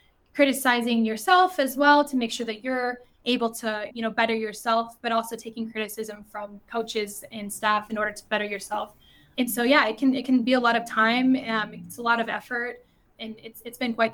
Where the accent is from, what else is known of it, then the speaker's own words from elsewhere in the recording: Littleton, Colorado, United States; So I grew up in Littleton, Colorado.